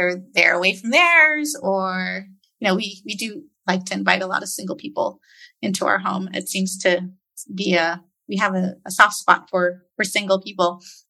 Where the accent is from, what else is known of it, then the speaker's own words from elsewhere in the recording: United States; now in Dominican Republic; It's things that I, as a American living in the DR, I can't relate.